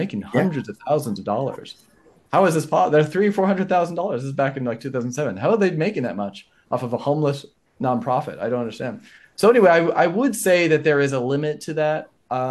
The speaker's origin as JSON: {"language": "English", "region": "California", "country": "United States", "lives_now": "Texas, United States", "said": "when I moved from California, which is a very highly socialistic, sorry, socialism oriented place in the US to Texas, what I noticed as as a Californian for the first time"}